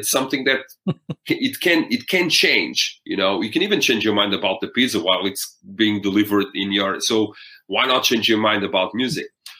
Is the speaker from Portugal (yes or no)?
yes; Portugal; I mean, we're from Portugal. We don't have any, you know, rock and roll bands that are famous worldwide.